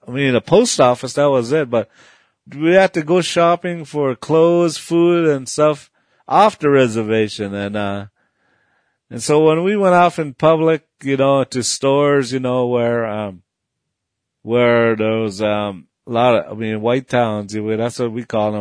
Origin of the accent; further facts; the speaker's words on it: North Dakota, United States; I was raised on Spirit Lake Nation in northeastern North Dakota.